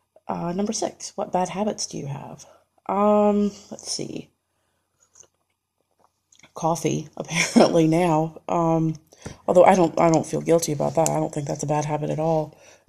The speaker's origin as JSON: {"language": "English", "region": "North Carolina", "country": "United States", "said": "Well, I am from North Carolina. I don't live there anymore, unfortunately. I'm very sad about that. But I am from North Carolina and I was born in 1979"}